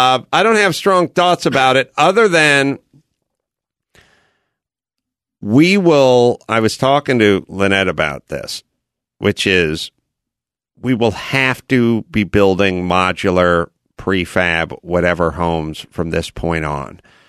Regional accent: North Hollywood, California, United States; so I grew up in North Hollywood. So there wasn't really a lot of who's coming to town.

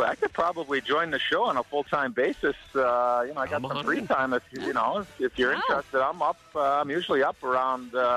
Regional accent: Chicago, Illinois, United States; Chicago. And, look, having been drafted 33 years ago, right around this time, my rookie year, by my hometown team, and I'm proud to say that, and being an American-born kid born in our city

